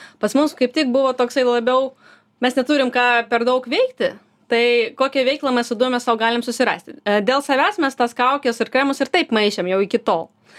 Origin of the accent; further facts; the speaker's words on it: Latvia; now in Vilnius, Lithuania; Taip, aš pati esu iš Latvijos ir atvažiavau į Vilnių dirbti čia finansų analitikę investiciniam fonde ir dirbau 5 metus.